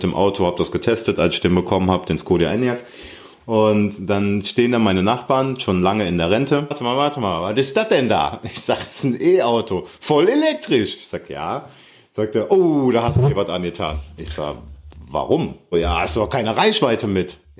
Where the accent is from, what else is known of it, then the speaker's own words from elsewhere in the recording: Aachen, North Rhine-Westphalia, Germany; ich komme aus Aachen.